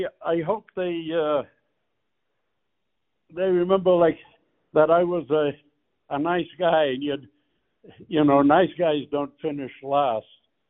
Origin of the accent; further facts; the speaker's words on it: Boston, Massachusetts, United States; No, I'm from Boston.